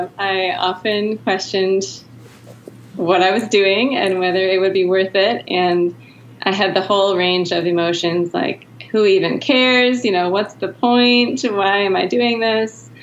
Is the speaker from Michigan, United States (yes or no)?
yes; Michigan, United States; also born or lived in Cape Town, South Africa; It talks a lot about that experience of living in South Africa for 10 years as an American and building a family there, having our children there, but still feeling like Michigan was home.